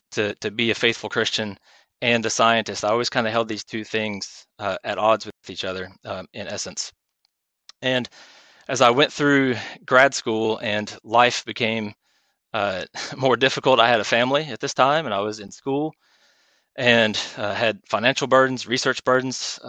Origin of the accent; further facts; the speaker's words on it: Southeastern United States, United States; I grew up in the South, not South London, southeastern United States, where everyone is expected to go to church.